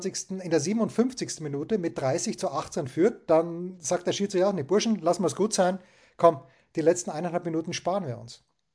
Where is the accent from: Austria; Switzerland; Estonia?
Austria